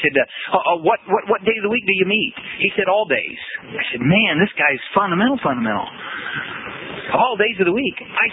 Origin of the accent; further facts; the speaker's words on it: Winchester, Indiana, United States; I grew up in Winchester, Indiana.